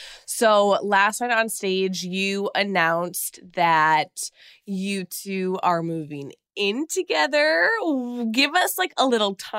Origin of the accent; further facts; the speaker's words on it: Minnesota, United States; I'm from Minnesota, so we're neighbors.